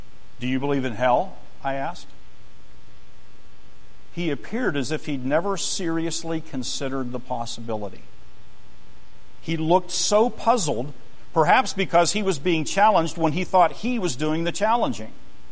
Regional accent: Pennsylvania, United States; I'm sorry, I'm from Western Pennsylvania. I'm a Steelers fan.

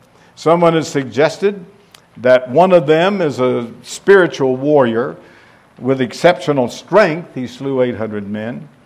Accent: the South, United States; I grew up in the South. I did not see real snow until I was an adult.

